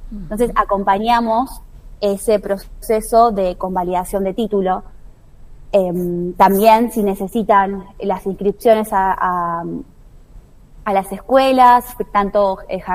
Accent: Argentina; hasta mismo nosotros como argentinos desconocemos un montón nuestros derechos

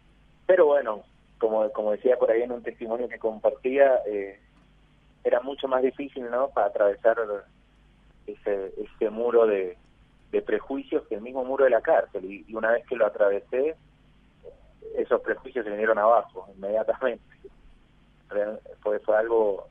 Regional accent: Mendoza, Argentina; Sí, soy de Mendoza.

